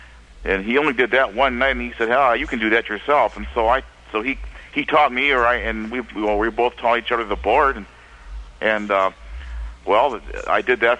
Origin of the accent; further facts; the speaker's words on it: Ladysmith, Wisconsin, United States; now in Hayward, United States; I grew up in Ladysmith, Wisconsin, which is in the northwestern part of the state, which is actually 50 miles south of where I'm talking to you from, which is on the Lac-Couturier Ojibwe Reservation near the city of Hayward.